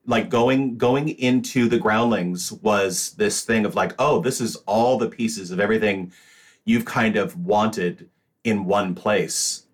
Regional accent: Washington, United States; I am a Washingtonian, meaning that I grew up in outside Seattle, was born in the Puget Sound area

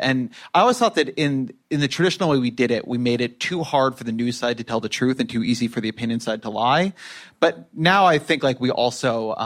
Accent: Irvine, California, United States; I grew up in Irvine, as I mentioned.

